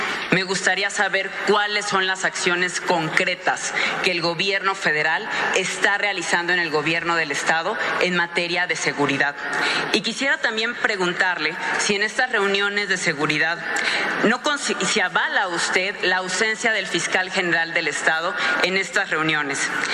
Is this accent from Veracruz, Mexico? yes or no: yes; Veracruz, Mexico; Soy veracruzana